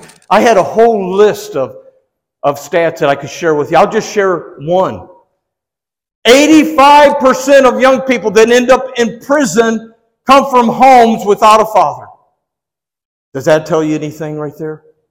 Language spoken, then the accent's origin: English; Detroit, Michigan, United States; see, I'm from the Motor City, that area. And so the Detroit Pistons.